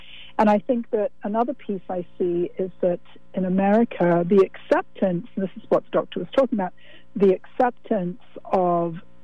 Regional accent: England, United Kingdom; one of the things as an English person that I've found is that it's very difficult

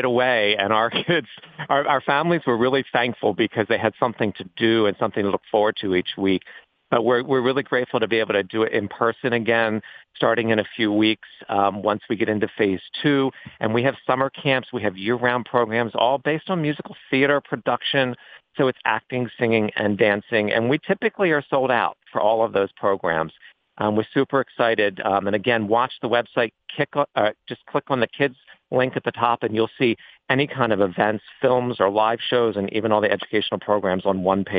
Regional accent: Delaware, United States; I'm born and raised in Delaware. This has been my home most of my life.

